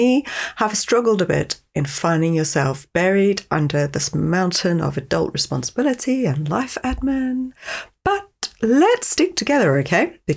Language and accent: English; South Africa; accent: South African; now in England; yes, that is an accent you hear. I'm South African. I live in England. I'm married to a Swede.